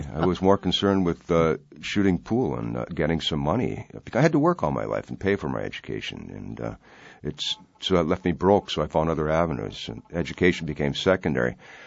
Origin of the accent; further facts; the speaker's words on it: Ashland, Wisconsin, United States; I grew up in Ashland, Wisconsin, right on Lake Superior.